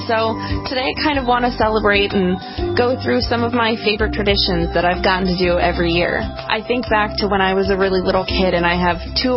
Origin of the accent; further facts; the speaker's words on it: Baltimore, Maryland, United States; I grew up in the Baltimore area, and both sides of my family were within an hour